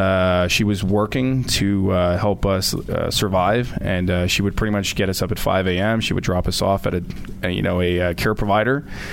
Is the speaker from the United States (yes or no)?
yes; Union, New Jersey, United States; From Union, New Jersey.